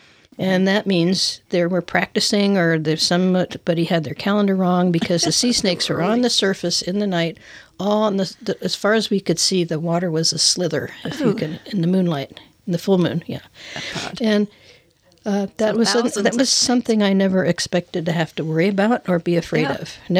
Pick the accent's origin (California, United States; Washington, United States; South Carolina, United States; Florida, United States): Washington, United States; Port Townsend; since we're from Port Townsend, we say that after Wind Boat Festival is acceptable